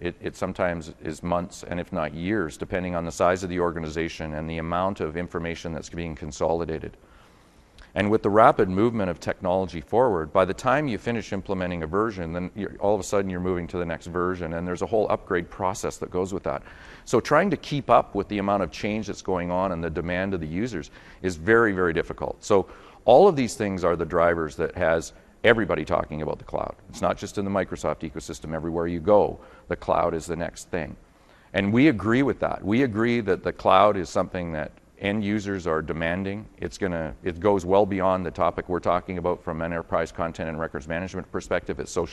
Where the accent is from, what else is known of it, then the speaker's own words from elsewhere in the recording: Canada; So I'm from Canada, if you haven't picked it up in my accent.